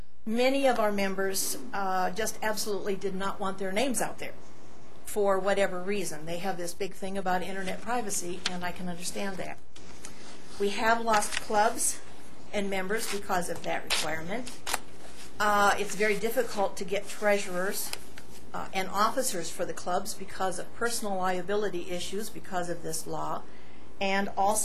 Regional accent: Grand Junction, Colorado, United States; Mr. Secretary, Mr. … … from Grand Junction, Colorado.

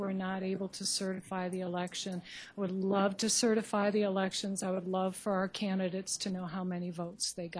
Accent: Boulder, Colorado, United States; I'm from Boulder, Colorado.

